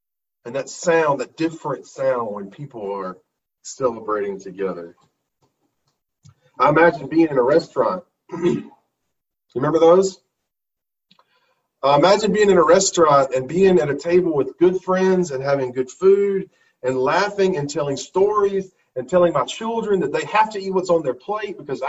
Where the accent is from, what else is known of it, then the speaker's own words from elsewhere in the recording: the South, United States; I was raised in the South, and shaking hands is currency.